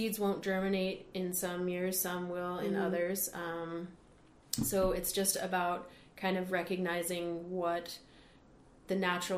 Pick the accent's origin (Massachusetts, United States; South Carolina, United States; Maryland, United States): Massachusetts, United States; also born or lived in Seattle; now in Spokane, United States; No, I'm originally from Massachusetts.